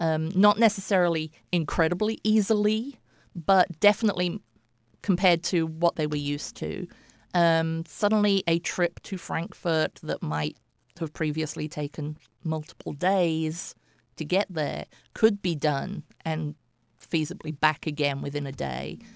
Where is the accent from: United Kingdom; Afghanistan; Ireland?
United Kingdom; England; also born or lived in Japan; now in United States; growing up in England, my grandfather worked on the railroad, so I'm a railway junkie.